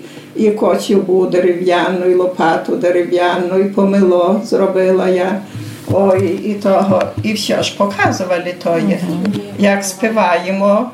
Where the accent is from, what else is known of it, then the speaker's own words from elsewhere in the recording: Warsaw, Masovian Voivodeship, Poland; я з Варшави.